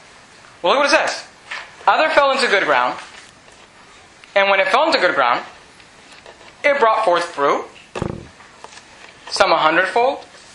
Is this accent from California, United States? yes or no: yes; California, United States; first language Spanish; English is a second language; I grew up in a Spanish church. My first language is Spanish. And I grew up in a Spanish church in the Bay Area. And a Spanish Baptist church just like this one, just in Spanish.